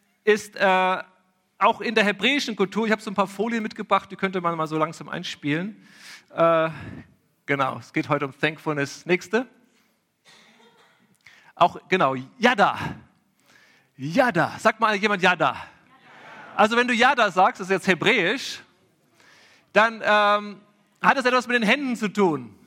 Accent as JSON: {"language": "German", "town": "Erlangen", "region": "Bavaria", "country": "Germany", "lives_now": "Velbert, Germany", "said": "Ich komme aus Velbert, beziehungsweise wohne jetzt in Velbert. Eigentlich komme ich aus Mittelfranken, Erlangen."}